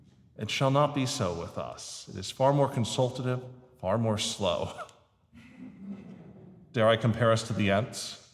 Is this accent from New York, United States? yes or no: yes; New York, United States; Again, I'm a New Yorker, I'm an Italian, and I'm a whiner.